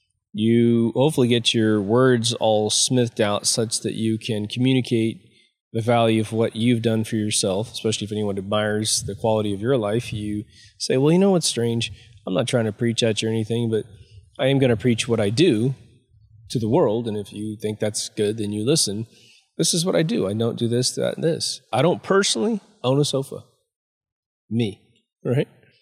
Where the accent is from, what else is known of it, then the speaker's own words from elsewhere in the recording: Midwest, United States; Growing up in the Midwest, you know, you have these gigantic families that were very close to each other